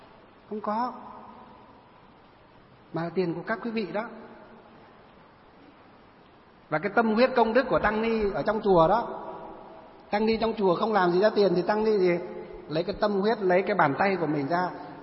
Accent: Luong Son, Hòa Bình, Vietnam; huyện Lương Sơn, là cái quê hương của tôi ấy. Ngày xưa không phải là quê đâu, quê ngày xưa là huyện Kim Bôi ấy. Nhưng mà khi sắp nhập Hà Nội, Hà Tây thì cái xã của tôi họ lại cắt về Lương Sơn

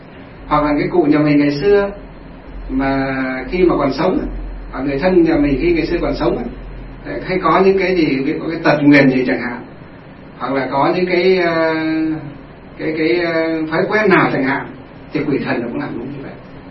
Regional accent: Thanh Luong, Hòa Bình, Vietnam; chúng tôi gặp một cái trường hợp này ở trong quê của chúng tôi, ở trong Thanh Lương, Kim Bôi, Hòa Bình, bây giờ là Thanh Lương, Lương Sơn, Hòa Bình, ngay trong quê chúng tôi

